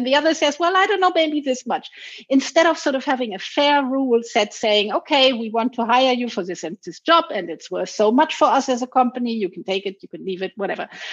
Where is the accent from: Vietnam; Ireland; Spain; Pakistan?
Spain; Canary Islands; also born or lived in Germany; I grew up on the Canary Islands and in Germany. I feel a bit like an international person, having gone to German schools, to English schools.